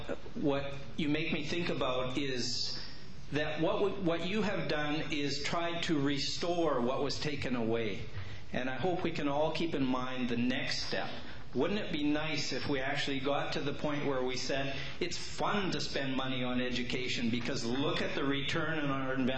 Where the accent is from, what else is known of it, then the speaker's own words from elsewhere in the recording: Kimberley, British Columbia, Canada; I come from Kimberley in the interior, and Jim and Pam, I too want to thank you.